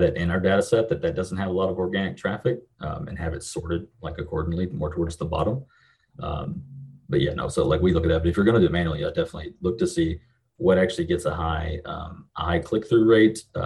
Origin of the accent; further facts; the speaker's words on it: Kentucky, United States; Yeah, so I'm from the middle of nowhere in Kentucky. It's about as far west Kentucky as you can get. Grew up here, went and joined the military